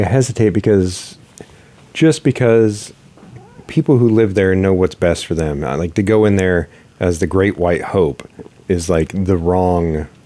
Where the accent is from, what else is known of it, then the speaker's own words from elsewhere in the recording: Midwest, United States; as a white guy growing up in the Midwest, you would be absolutely fucking horrified.